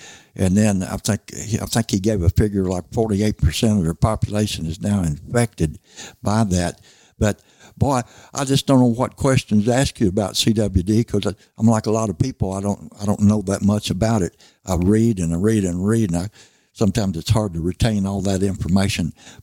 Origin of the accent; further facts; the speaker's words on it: Missouri, United States; I grew up in Mississippi County in southeast Missouri, and, of course, I never saw a deer or wild turkey as a kid.